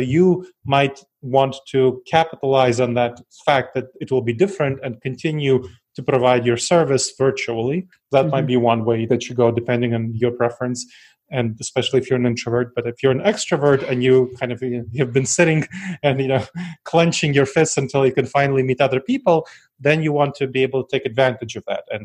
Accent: New York City, New York, United States; I grew up in New York City, so, you know, non-lingual those people.

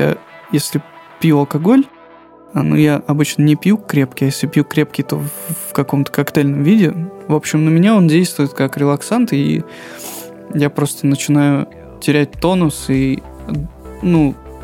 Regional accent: Moscow, Russia; И я, как москвич, жаловался на то, что мы тут все помрем.

